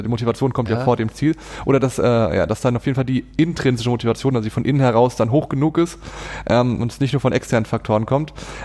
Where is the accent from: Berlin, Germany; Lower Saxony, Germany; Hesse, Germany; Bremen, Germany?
Hesse, Germany; Engenhahn; Ich komme aus Engenhahn, das ist meine Heimfeuerwehr